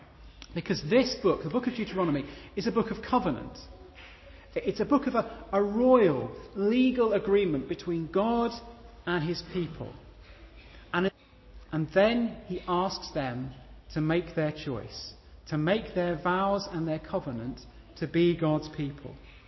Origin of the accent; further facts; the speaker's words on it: London, United Kingdom; I grew up in North London